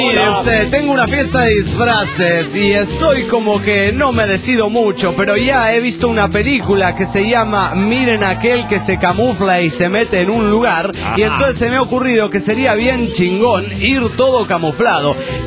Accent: Parral, Chihuahua, Mexico; de aquí, de mi tierra, pero como les dije antes, los parralenses ya los olvidamos

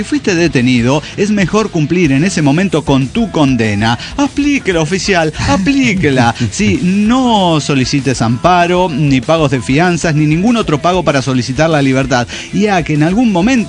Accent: Michoacán, Mexico; Somos de Michoacán, somos de Michoacán.

